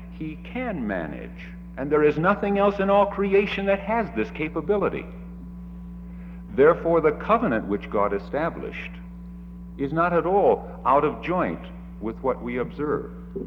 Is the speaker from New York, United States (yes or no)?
no; Seattle, Washington, United States; Geographically, I come from Seattle.